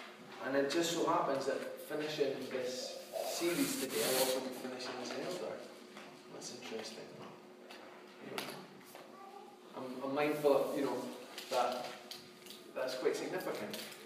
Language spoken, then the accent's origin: English; Dundee, Scotland, United Kingdom; So I'm from Dundee.